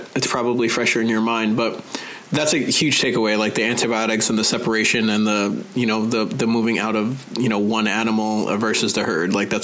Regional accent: New York, United States; I'm from New York. Remember, I'll never get on a horse

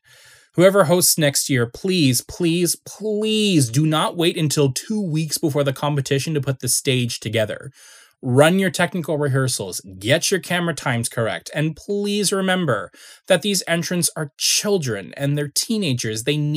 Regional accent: Canada; As a Canadian, I cheered for each and every one of you and your countries

